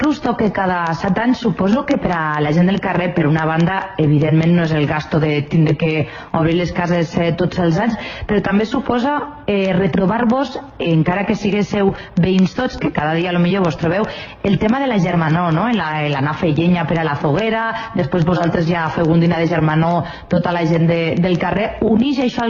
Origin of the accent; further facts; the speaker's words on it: Santa Magdalena de Pulpís, Valencian Community, Spain; com jo soc de Santa Magdalena, evidentment conec aquestes tradicions